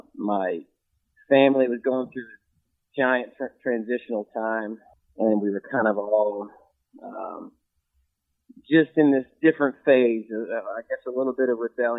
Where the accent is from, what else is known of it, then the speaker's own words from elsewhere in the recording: Williamsburg, Virginia, United States; Yeah, I grew up in Williamsburg, Virginia, which is a small town in between Richmond and Virginia Beach.